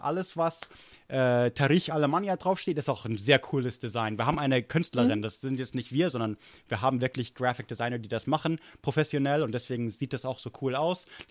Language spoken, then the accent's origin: German; Germany; born or raised there; also born or lived in United States